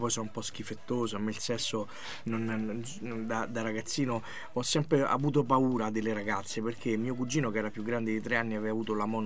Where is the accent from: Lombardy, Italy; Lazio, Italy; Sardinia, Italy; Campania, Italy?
Lazio, Italy; Rome; solo che essendo romano